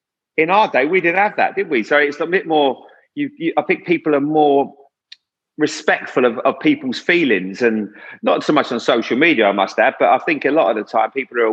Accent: Bournemouth, South West England, United Kingdom; Even though I'm from Bournemouth, you're still a Cockney to them.

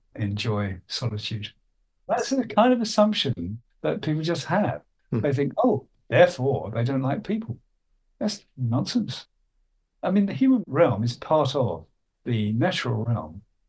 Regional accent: Lewisham, London, United Kingdom; because I spent some of my growing up in Lewisham, South London, and such places.

